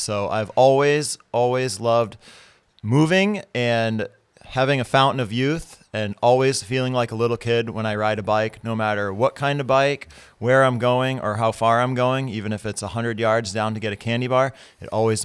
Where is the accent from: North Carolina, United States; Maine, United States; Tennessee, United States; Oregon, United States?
Maine, United States; Portland; It was great. Portland was a great place to grow up. Lived in a really suburban neighborhood.